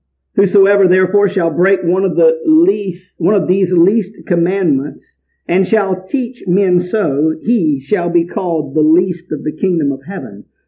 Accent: North Carolina, United States; now in New Hampshire, United States; Now, y'all have to understand, I'm not from New Hampshire originally, okay? I don't know if you picked up on that yet or not, but I'm really not. Originally from North Carolina

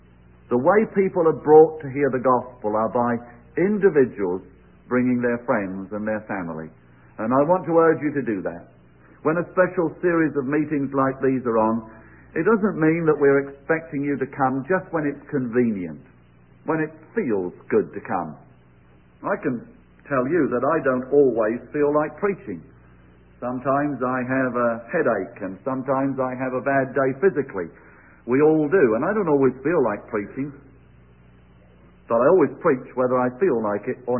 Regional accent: England, United Kingdom; And just to tell them I'm an Englishman might not be very satisfactory.

